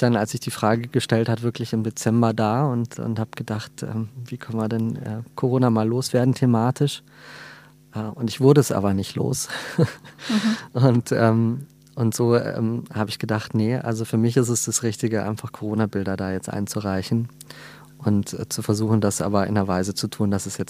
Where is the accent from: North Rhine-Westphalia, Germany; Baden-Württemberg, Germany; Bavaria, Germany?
Bavaria, Germany; Munich; bin Münchner Kindl, komme aus dem Glockenbachviertel ursprünglich. Jetzt hat es mich ein bisschen anders verschlagen in der Stadt. Bin mittlerweile jetzt stolze 39.